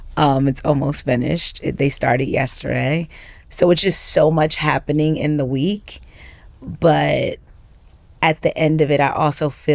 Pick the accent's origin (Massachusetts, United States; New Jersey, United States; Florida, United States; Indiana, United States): New Jersey, United States; I grew up in New Jersey with my mom. She was a single parent.